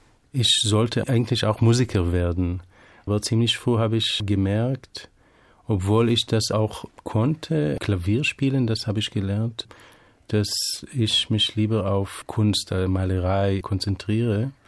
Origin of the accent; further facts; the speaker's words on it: Tel Aviv, Tel Aviv District, Israel; Also eindeutig Tel Aviv, auch weil, nehme ich an, bin ich da geboren bei Tel Aviv und in Tel Aviv aufgewachsen. Und die Stadt ist auch viel offener als Jerusalem und lockerer.